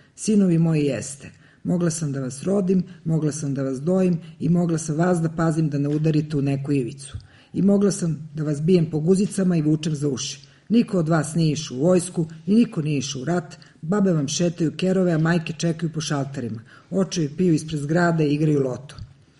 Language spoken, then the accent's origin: Serbian; Belgrade, Serbia; odrasla sam na Novom Beogradu, onda sam otišla na Đeram pijacu, pa sam se opet vratila na Novi Beograd. Vrlo verovatno ću tu i ostati do samog kraja.